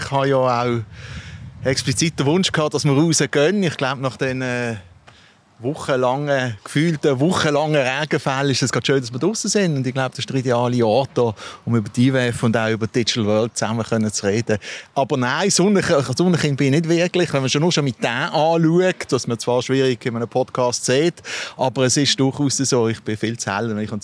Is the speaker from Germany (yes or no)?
no; Allschwil, Basel-Landschaft, Switzerland; geboren, Stadt Basler eigentlich, dann ja, auf Allschwil gezogen. Ich bin in Allschwil aufgewachsen, die ganze Jugend verbracht, dann verschiedene Stationen in Basel-Biertouren gemacht